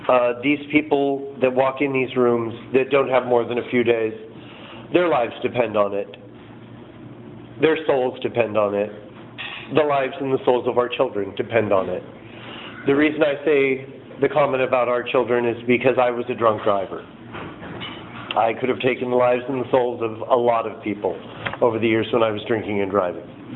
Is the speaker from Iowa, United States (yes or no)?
no; San Luis Obispo, California, United States; I'm an alcoholic from San Luis Obispo.